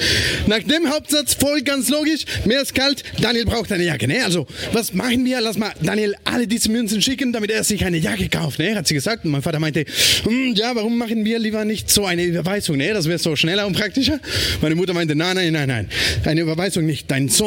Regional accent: Mexico; German is a second language; now in Berlin, Germany; Ich komme aber ursprünglich aus Mexiko. Ich habe sogar meinen offiziellen mexikanischen Ausweis dabei, immer mit mir.

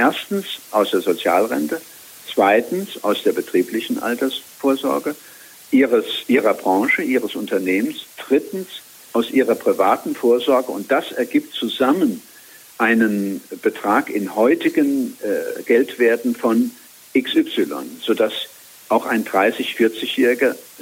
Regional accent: Rhineland-Palatinate, Germany; Also in meinem Heimatland Rheinland-Pfalz, in dem ich lange politisch tätig war

